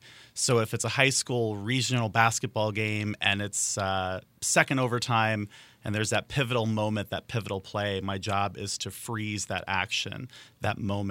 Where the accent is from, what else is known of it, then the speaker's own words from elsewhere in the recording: East Chicago, Indiana, United States; Well, born and raised in East Chicago, and I've always been fascinated with light.